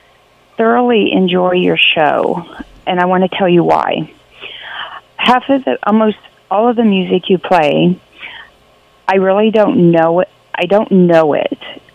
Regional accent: Kansas, United States; I grew up in Kansas, in western Kansas, my whole life. I grew up in Kansas.

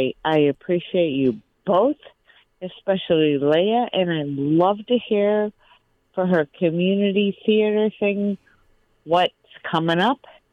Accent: California, United States; because I was a year younger, because I grew up in California.

